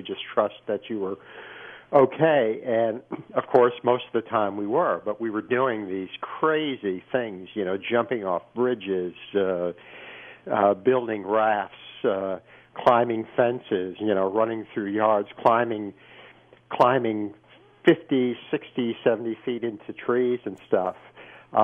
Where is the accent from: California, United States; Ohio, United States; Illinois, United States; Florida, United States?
Florida, United States; The thing about growing up in Florida in the 50s and in the 60s, and actually even now